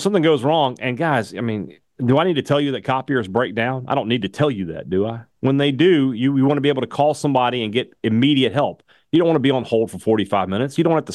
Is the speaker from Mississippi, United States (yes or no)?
yes; Vicksburg, Mississippi, United States; brought to you by the Vicksburg Convention and Visitors Bureau. That's my hometown.